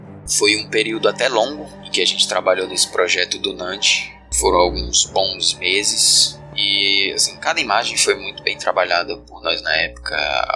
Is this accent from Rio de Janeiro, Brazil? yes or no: no; Fortaleza, Ceará, Brazil; tenho 25 anos, sou natural de Fortaleza, Ceará.